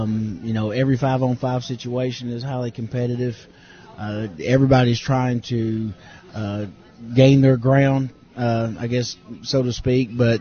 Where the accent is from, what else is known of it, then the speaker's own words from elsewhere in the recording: Kentucky, United States; We I grew up in Kentucky, which, you know, basketball's kind of a way of life